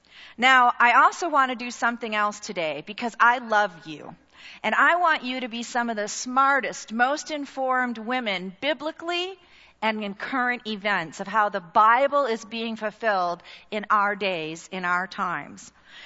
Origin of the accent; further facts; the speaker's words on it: California, United States; I was raised in California.